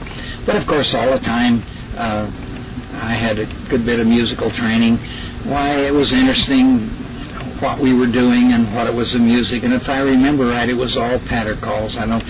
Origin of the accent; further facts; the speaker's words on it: Terre Haute, Indiana, United States; Well, I was born and brought up in Terre Haute, Indiana.